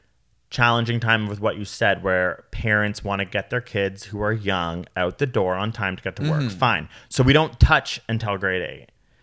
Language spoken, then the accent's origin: English; Toronto, Ontario, Canada; Yeah, and I forget that because I grew up in Toronto.